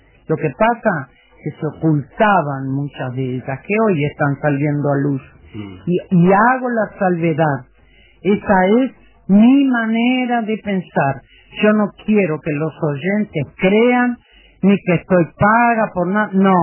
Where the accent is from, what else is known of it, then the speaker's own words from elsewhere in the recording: Uruguay; nosotros todos somos uruguayos